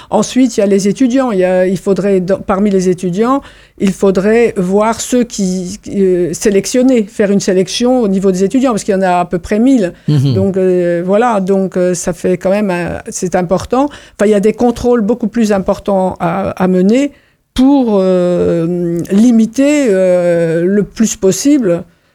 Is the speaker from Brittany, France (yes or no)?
yes; Brittany, France; Nous sommes français, mais nous sommes bretons.